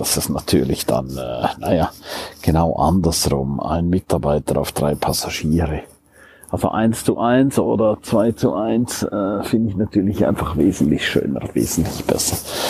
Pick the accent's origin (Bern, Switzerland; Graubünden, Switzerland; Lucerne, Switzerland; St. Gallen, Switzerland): Graubünden, Switzerland; St. Moritz; Ich liebe natürlich auch den Winter in meiner Heimat. In St. Moritz